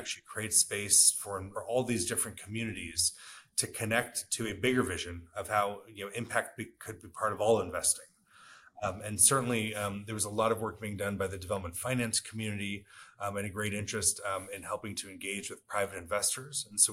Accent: California, United States; born there; I was born in California, the child of immigrants from India.

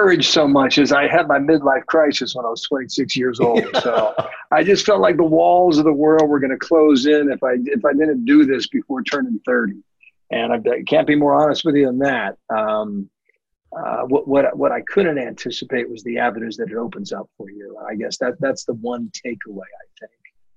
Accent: Midwest, United States; I'm from the Midwest. I have a common mind

